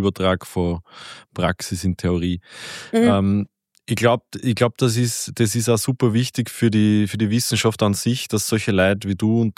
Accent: Austria

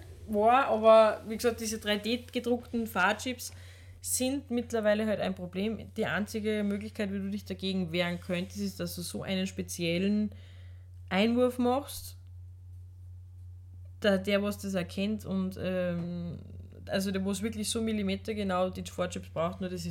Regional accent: Austria; Bei uns in Österreich gibt es auch einige große.

